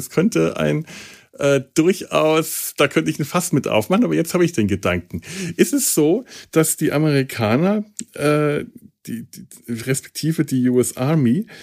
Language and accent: German; Schweinfurt, Bavaria, Germany; Also wir hatten bei uns in Schweinfurt, wo ich zur Schule ging, ja auch eine Kaserne, eine amerikanische Kaserne